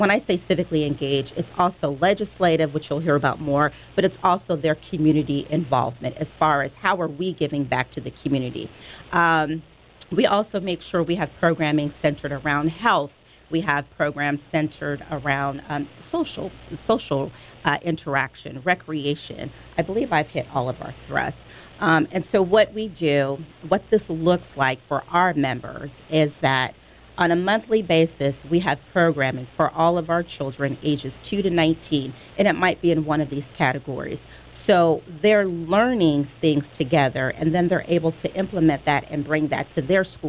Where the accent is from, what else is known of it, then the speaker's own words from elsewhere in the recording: Los Angeles, California, United States; So I am actually here from Los Angeles.